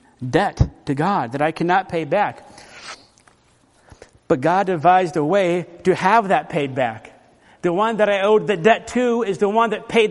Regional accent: Orlando, Florida, United States; When I was growing up in Orlando, Florida, there were orange groves everywhere.

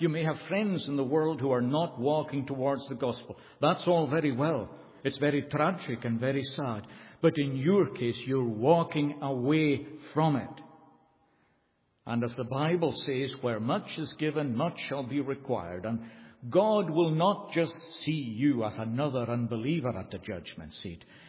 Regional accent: United Kingdom; I'm thankful I'm a British citizen. I had no conception of being born a British citizen.

